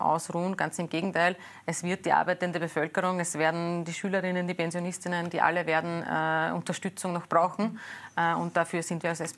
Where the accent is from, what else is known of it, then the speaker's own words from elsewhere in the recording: Vienna, Austria; ich bin Wienerin, das hört man jetzt vielleicht ein bisschen heraus